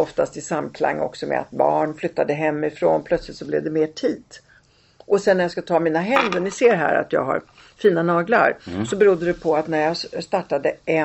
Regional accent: Italy; Och det tror jag har att göra med att jag kommer från Italien.

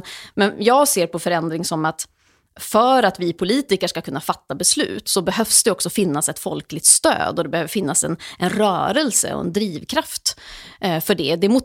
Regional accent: Norrland, Sweden; jag kommer själv från norra Sverige, jag har släkt i norra Sverige

